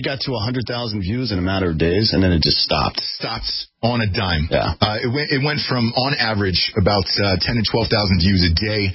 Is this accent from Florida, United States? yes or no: no; Atlanta, Georgia, United States; I can say that because I'm from Atlanta.